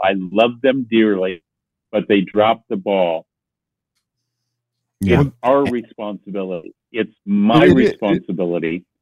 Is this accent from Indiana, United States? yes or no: no; Iowa, United States; a favorite of mine since I'm originally from Iowa